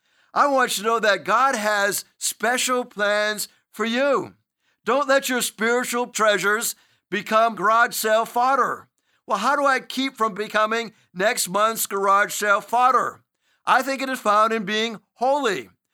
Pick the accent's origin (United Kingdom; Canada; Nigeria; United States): United States; New England; because I'm from New England, I've been to the place where this Cheers supposedly came up with the idea of their location.